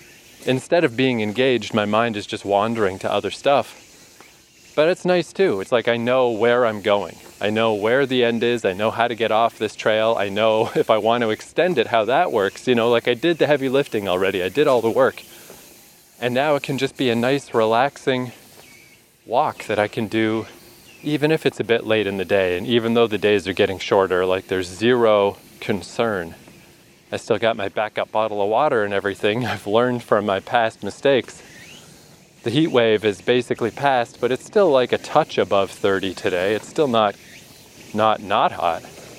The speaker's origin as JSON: {"language": "English", "town": "Fredericton", "region": "New Brunswick", "country": "Canada", "tie": "born or raised there", "said": "It's a little bit like when I was in my hometown for COVID years and I just hiked in Odell Park in Fredericton almost every day."}